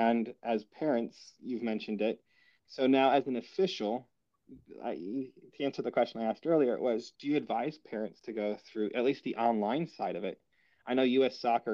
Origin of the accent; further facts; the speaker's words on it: New York, United States; I'm from Northern New York.